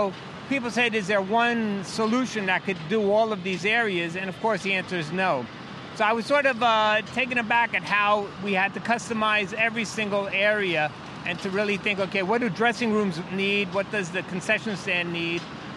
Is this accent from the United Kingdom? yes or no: no; New York City, New York, United States; Yeah. Well, I'm a New Yorker, born and raised. I love Times Square.